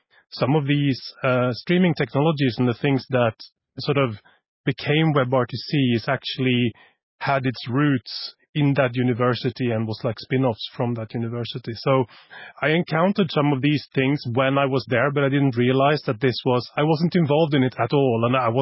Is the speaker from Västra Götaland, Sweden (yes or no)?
no; Arvika, Värmland, Sweden; now in Barcelona, Spain; I'm from Sweden, from a small town called Arvika, which is closer to Oslo than it is to Stockholm, but still on the Swedish side.